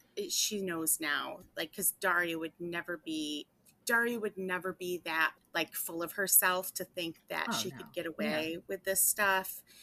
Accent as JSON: {"language": "English", "country": "United States", "said": "because I'm an American and, you know, I love our witchcraft tradition too."}